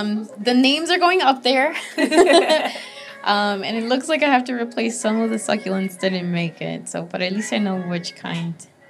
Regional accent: Guanajuato, Mexico; now in United States; But these are from my hometown in Mexico, from Guanajuato.

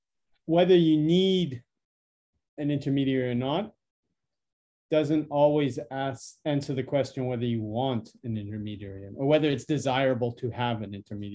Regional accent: Canada; I'm Canadian. I don't know how to pronounce it.

